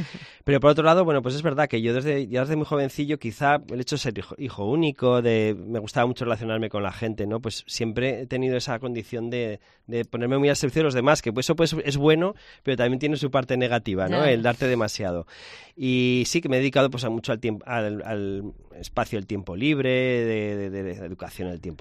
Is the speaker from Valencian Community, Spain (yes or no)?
no; Zaragoza, Aragon, Spain; que ciudadanos piensen en ti para proponerte como zaragozano ejemplar